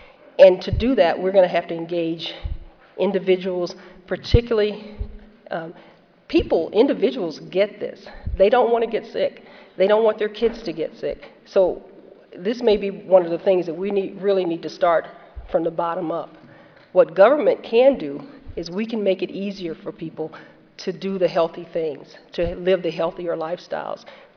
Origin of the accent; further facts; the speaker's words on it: Gulf Coast, United States; because I'm from the Gulf, they'll say, well, how are things in the Gulf?